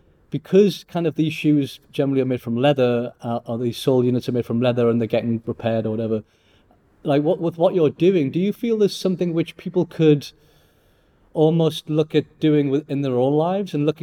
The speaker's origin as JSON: {"language": "English", "town": "Newcastle", "region": "North East England", "country": "United Kingdom", "tie": "born or raised there", "said": "I remember growing up in Newcastle, you know, in the late 80s, early 90s"}